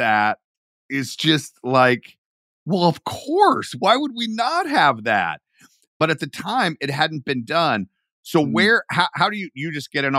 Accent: Atlanta, Georgia, United States; And I mean, it's very different now, but I grew up in Atlanta.

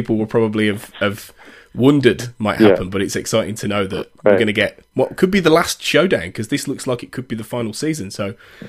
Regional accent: Birmingham, West Midlands, United Kingdom; I mean, I'm from the Midlands. I'm from Birmingham.

